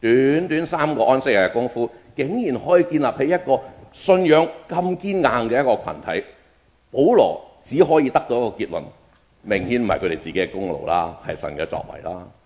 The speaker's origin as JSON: {"language": "Cantonese", "region": "Guangdong", "country": "China", "said": "我哋廣東人"}